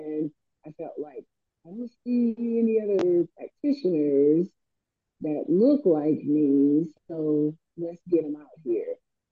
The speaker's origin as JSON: {"language": "English", "region": "Alabama", "country": "United States", "said": "yeah, you would think, but I'm from the South. I'm from the South. I'm from Alabama. I'm not from New Orleans"}